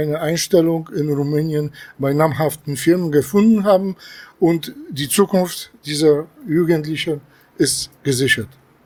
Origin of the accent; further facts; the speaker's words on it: Poland; German is a second language; now in Stuttgart, Germany; ich bin von der Gewerkschaft ver.di. Ich komme ursprünglich aus Polen, lebe schon aber sehr viele Jahre in Baden-Württemberg, in Stuttgart.